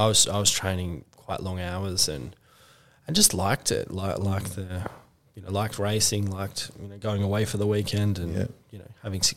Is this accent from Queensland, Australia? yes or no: no; Corrimal, New South Wales, Australia; I grew up down in Corrimal. It's a suburb of Wollongong.